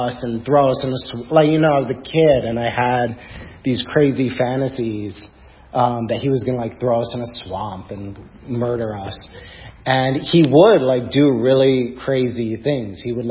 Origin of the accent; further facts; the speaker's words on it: New York, United States; I grew up on Long Island. My dad was a very prominent doctor on Long Island